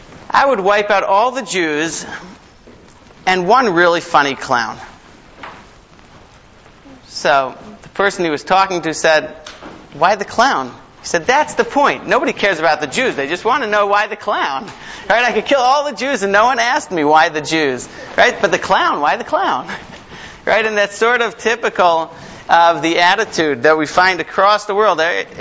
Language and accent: English; Baltimore, Maryland, United States; also born or lived in Sharon; I moved here via, I grew up in Baltimore, learned in the yeshiva in Ner Yisrael, like so many others here. I spent the last 3 years in the Boston area in a town called Sharon in a mini kollel there.